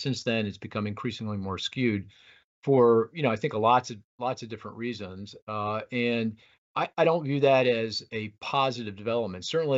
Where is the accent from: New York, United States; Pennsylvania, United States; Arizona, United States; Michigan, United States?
Pennsylvania, United States; Philadelphia; I live in Philadelphia. I grew up in Philadelphia, in the Philadelphia area.